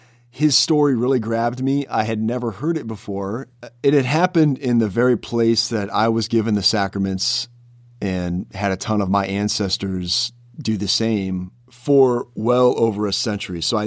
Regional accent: Fort Dodge, Iowa, United States; We're going to be talking about events that took place in my hometown of Fort Dodge, Iowa.

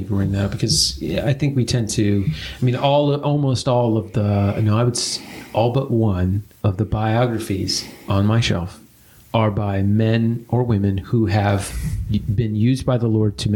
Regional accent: Midwest, United States; the churches that I've been a part of, just growing up in the Midwest

